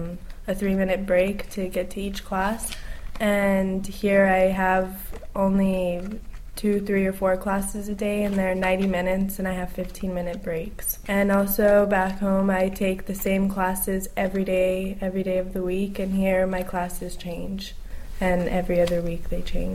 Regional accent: New Mexico, United States; I come from New Mexico in the USA.

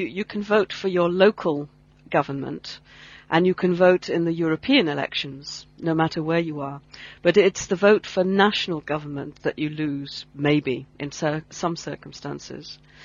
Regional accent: United Kingdom; moved away as an adult; now in Denmark; I'm British and I'm living in Denmark

